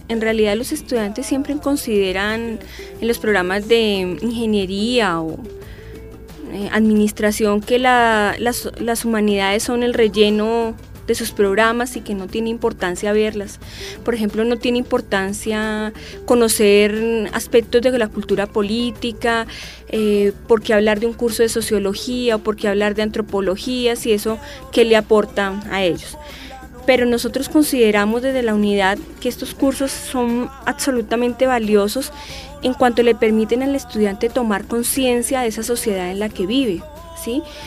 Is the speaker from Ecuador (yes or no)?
no; Colombia; por qué somos colombianos y por qué como colombianos nos diferenciamos, por ejemplo, de los ecuatorianos, de los paraguayos